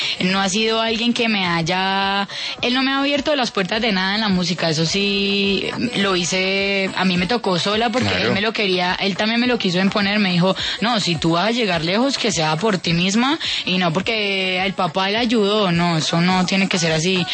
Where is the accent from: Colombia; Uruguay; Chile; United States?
Colombia; yo soy colombiana, o sea, que todo colombiano desde pequeño, en diciembre le ponen las de diciembre